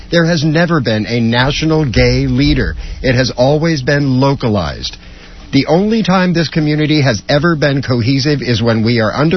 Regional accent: Seattle, Washington, United States; I grew up in Seattle, Washington, and when I was in high school, I was the first gay foster child in the nation to be knowingly placed by the state in an openly gay foster home.

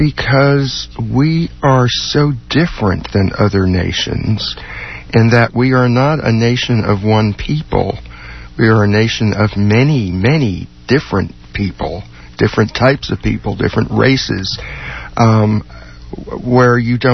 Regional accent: New Jersey, United States; I grew up in a little small town in New Jersey.

